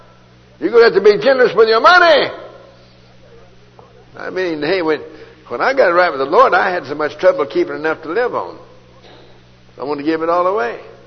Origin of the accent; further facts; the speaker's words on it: Texas, United States; I'm from Texas and we understand boots.